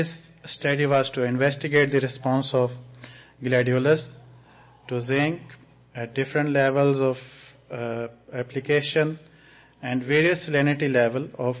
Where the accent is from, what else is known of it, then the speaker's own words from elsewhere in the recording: Pakistan; English is a second language; I'm from Pakistan.